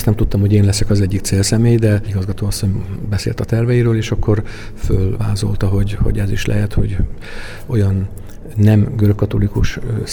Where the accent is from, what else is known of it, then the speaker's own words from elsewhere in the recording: Tornyospálca, Szabolcs-Szatmár-Bereg, Hungary; magam is olyan faluból származok, Tornyospácáról, ahol rómaiak, görögök, reformátusok egy-egy harmadnyi arányban jó békességben meg tudtak lenni